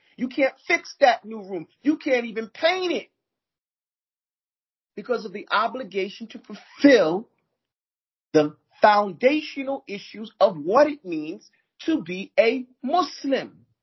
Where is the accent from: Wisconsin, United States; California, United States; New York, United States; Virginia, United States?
New York, United States; Brooklyn; also born or lived in Missouri; But that's only because I grew up in Brooklyn. And I lived in Missouri at the time.